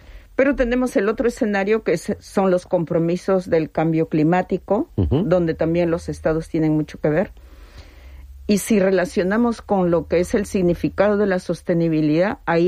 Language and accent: Spanish; Ayacucho, Peru; Yo soy quechua chanca de Perú, en Ayacucho, que es la parte andina. Y bueno, ya estoy mayorcita